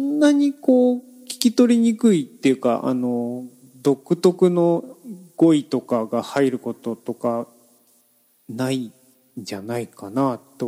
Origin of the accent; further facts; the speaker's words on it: Saitama, Japan; あと育ったのも東京ではなくて埼玉なので